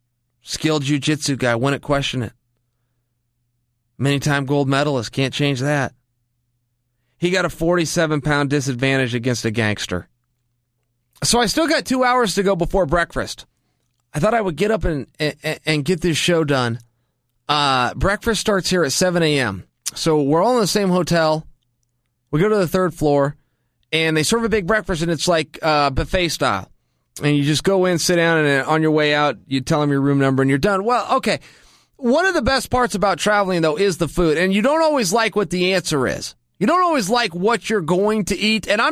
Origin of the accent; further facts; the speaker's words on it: United States; I could tell you, I grew up in America, so maybe it's different in other places.